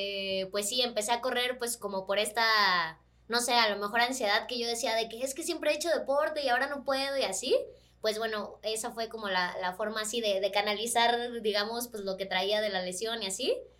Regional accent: Monterrey, Nuevo León, Mexico; En Nuevo León, yo soy regia, entonces allá estudié.

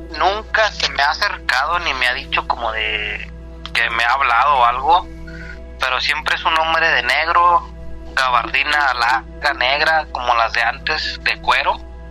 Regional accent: Zacatecas, Mexico; Cuando yo llegué a mi tierra, a Zacatecas.

